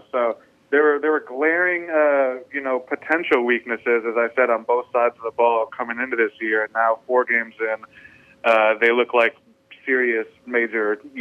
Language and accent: English; Kalamazoo, Michigan, United States; So I'm a, you know, Michigan homegrown guy, born and raised in Kalamazoo, went to Michigan State from 2010 to 2014